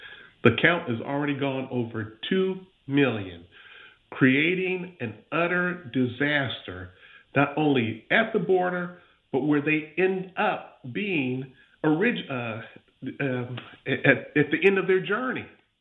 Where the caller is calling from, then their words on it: Pensacola, Florida, United States; I'm calling from Pensacola, Florida. Here in Pensacola, a relatively small city, we are having deaths caused by fentanyl every month.